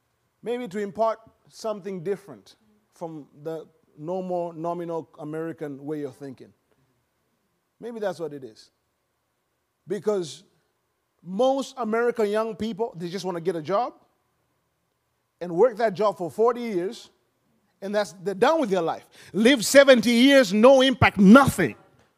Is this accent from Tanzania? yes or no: yes; Tanzania; I'm not just from Tanzania. No. God is bigger. God's plans are bigger than my village.